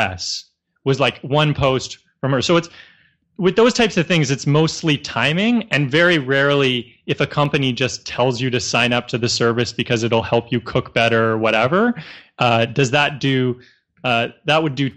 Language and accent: English; Canada; if I was to come to the States and start fulfilling packages as a Canadian with no visa